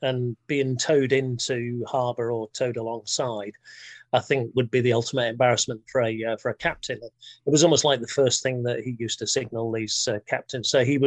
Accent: Thirsk, Yorkshire and the Humber, United Kingdom; So at about 6 or 7 years old, I think every person growing up in Thirsk harbored this desire to be a vet.

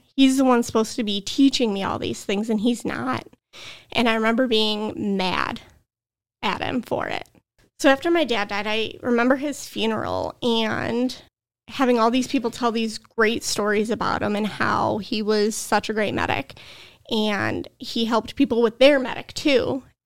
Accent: Detroit, Michigan, United States; So I grew up downstate in Metro Detroit.

